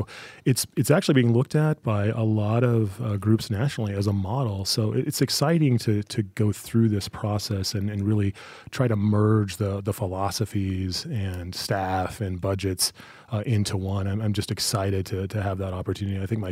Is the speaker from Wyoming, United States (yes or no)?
yes; Wyoming, United States; I grew up in Wyoming. I'm a Wyoming guy. I grew up in Central Wyoming, and I don't know anything but hard work.